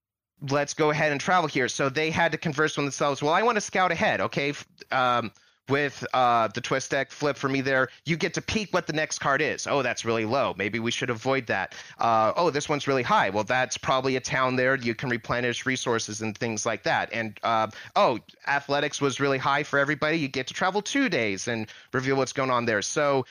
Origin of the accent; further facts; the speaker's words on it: California, United States; But me being Californian, my high school's mascot is Miner.